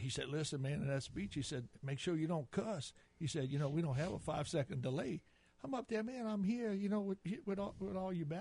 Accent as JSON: {"language": "English", "region": "Louisiana", "country": "United States", "said": "I'm a Cajun from South Louisiana, I'm a Cajun Catholic from South Louisiana, and we tend to have loose lips"}